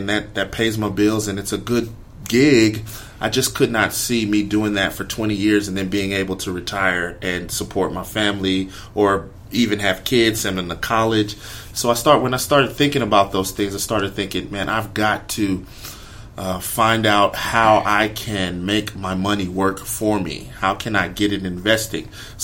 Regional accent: Houston, Texas, United States; I'm from Houston, Texas, originally, 30 years old. Grew up. My parents are actually Nigerian. So me and my brothers and sisters were first-generation Americans. We were born here in the States.

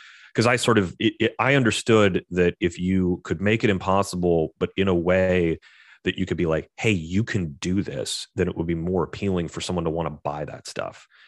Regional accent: Knoxville, Tennessee, United States; so I know you're from Knoxville, and I grew up in Knoxville. I went to Farragut High School.

